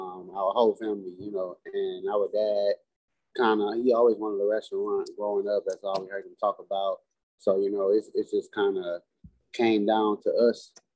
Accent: Beaumont, Texas, United States; Yeah, Beaumont. Right south of Houston. And then the rest of our family is pretty much from Louisiana.

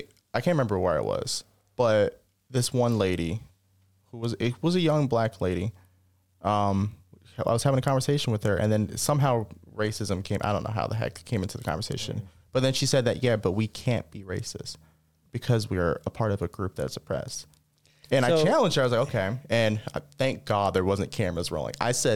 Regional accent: New York, United States; now in North Carolina, United States; And then when I moved to North Carolina, cause I'm originally from New York

